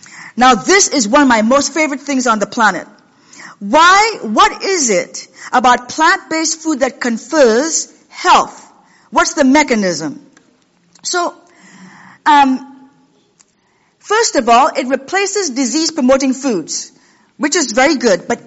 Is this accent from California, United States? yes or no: no; Washington, United States; And there are a lot of skinny people in Washington State, where I come from.